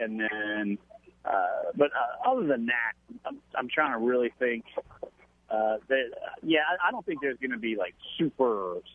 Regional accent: River Ridge, Louisiana, United States; But it's something that even growing up in River Ridge, like all the playground ball you played, you were never attached to Little League.

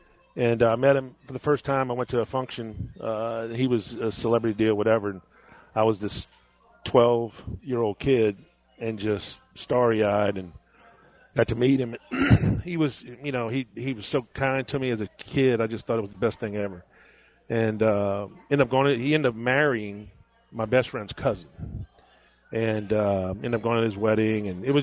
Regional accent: Thibodaux, Louisiana, United States; And I was from Thibodaux with Eric Anosek, and I would go work out over there.

